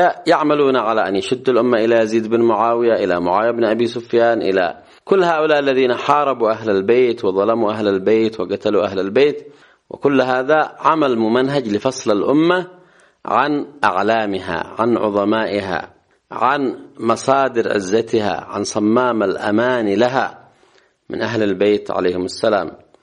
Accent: Yemen; حتى أننا نلحظ أنه في بلدنا اليمن هذا الشعب العظيم

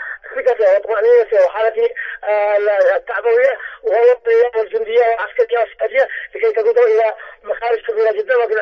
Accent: Yemen; نحن كشعب يمني بكل قوانا

